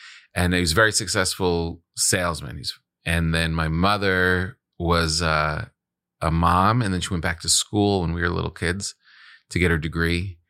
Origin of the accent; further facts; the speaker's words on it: New Jersey, United States; I grew up in New Jersey.